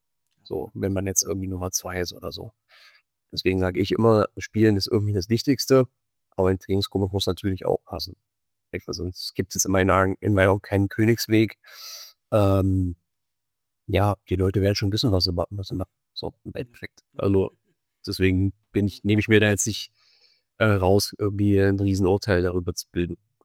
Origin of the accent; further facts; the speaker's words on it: Jena, Thuringia, Germany; also ich komme aus Jena